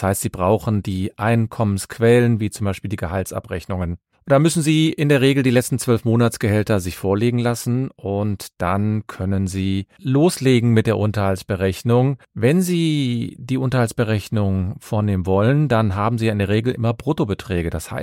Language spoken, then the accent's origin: German; Cologne, North Rhine-Westphalia, Germany; Ich komme aus Köln und habe meine Kanzlei in Köln.